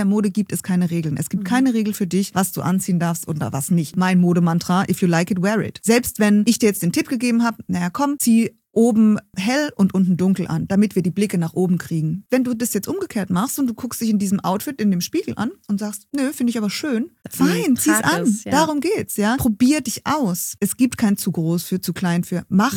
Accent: Baden-Württemberg, Germany; ich bin aus einem kleinen Kaff in der Nähe von Heidelberg und musste dann für die Ausbildung nach Karlsruhe ziehen. Da habe ich dann in Ettlingen, das ist auch so ein kleiner Ort neben Karlsruhe, meine Ausbildung gemacht.

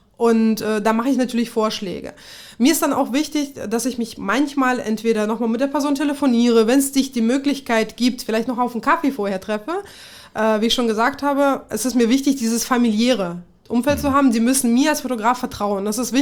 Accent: Kazakhstan; Ich komme ja aus Kasachstan ursprünglich

